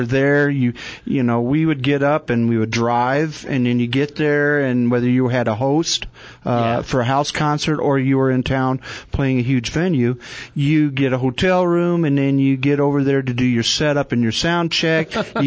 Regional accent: Tempe, Arizona, United States; when I grew up in Tempe and Levine, Arizona, for us, our family would take us up to by Pine Top Sholo, the reservation up at Big Lake, Crescent Lake

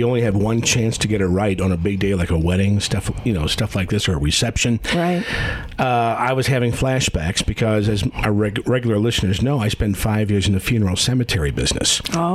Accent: Missouri, United States; In my hometown, there was a front page story in the local tabloid. They have a free tabloid in my hometown called the Riverfront Times

